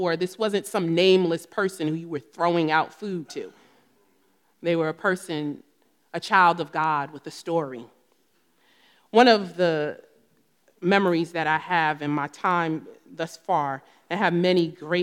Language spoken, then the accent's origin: English; New Jersey, United States; accent: New Jersey; So many of you know I am from New Jersey. You'll hear it in my accent.